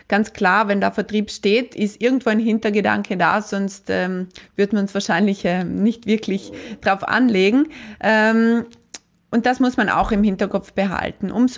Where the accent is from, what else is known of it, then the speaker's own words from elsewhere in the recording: Trentino-Alto Adige, Italy; Ich komme gerade aus einer Woche Urlaub in meiner Heimat Südtirol